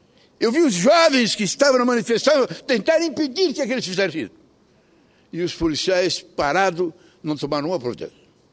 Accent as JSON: {"language": "Portuguese", "region": "Rio Grande do Sul", "country": "Brazil", "tie": "born or raised there", "said": "eu, quando era criança em Caxias ou em Porto Alegre, qualquer canto tinha uma praça"}